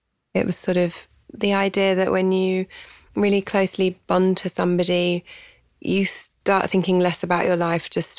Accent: England, United Kingdom; When I was a kid growing up in England, it sounded like American highways and dusty roadside bars

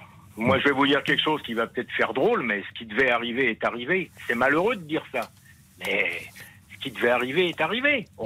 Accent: Bondy, Île-de-France, France; Je connais bien le 9-3, je suis d'origine du 9-3, moi. Je suis de Bondy, d'origine. Je connais très bien cette ville.

